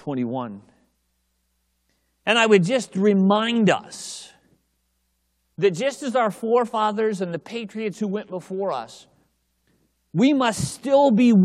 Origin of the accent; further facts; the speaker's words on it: Tennessee, United States; I'm from Tennessee, if it's okay.